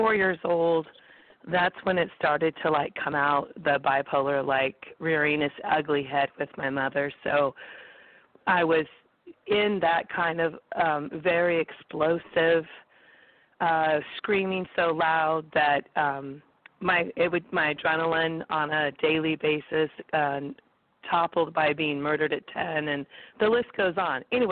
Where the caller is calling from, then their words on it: California, United States; I'm calling from California.